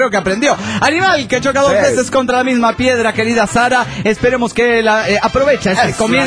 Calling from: Caracas, Capital District, Venezuela; de Caracas, Venezuela.

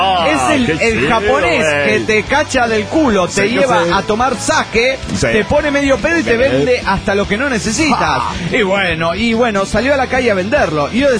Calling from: Caracas, Capital District, Venezuela; de Caracas, Venezuela. ¿Cómo andan, pana?

